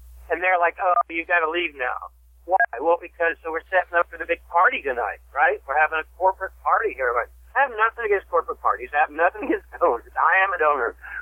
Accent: Anderson, Indiana, United States; My hometown, Anderson, Indiana, lost 27,000 jobs. That's 7 million square feet of empty factory buildings.

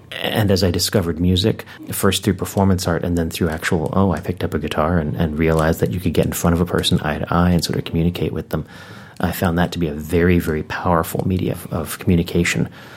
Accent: Maryland, United States; I grew up in PG County, so not too far away from here.

